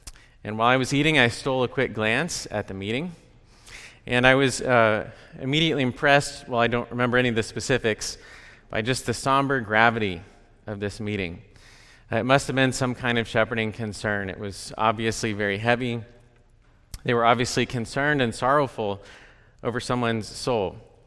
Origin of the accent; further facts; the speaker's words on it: California, United States; I grew up in Southern California, so West Coast is familiar.